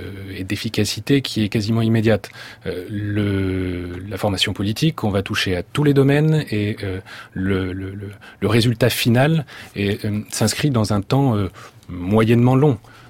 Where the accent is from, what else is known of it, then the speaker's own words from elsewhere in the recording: Brittany, France; Premier point, je vous invite à venir chez moi en Bretagne.